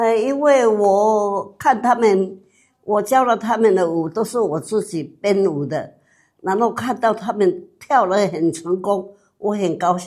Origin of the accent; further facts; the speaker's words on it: Taiwan; moved away as an adult; now in Australia; 我来自台湾，我是1929年出生，然后我都在台湾长大的。1996年来到澳洲，我小时候是日据时代，所以我是受了日本教育